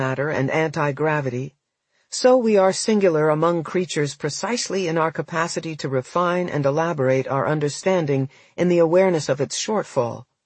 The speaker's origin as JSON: {"language": "English", "region": "Idaho", "country": "United States", "tie": "born there", "lives_now": "Iowa, United States", "said": "I am in my 70s, I was born in Idaho, I live in Iowa, I teach in a public university, and I am a self-professed Calvinist. Ah, well, I will only grow older, I am happy in Iowa, my religion is my religion."}